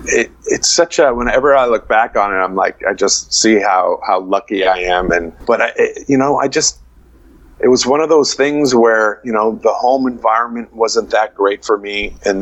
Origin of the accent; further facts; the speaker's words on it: Winnipeg, Manitoba, Canada; Because I was from Winnipeg, I made that decision to go to Vancouver.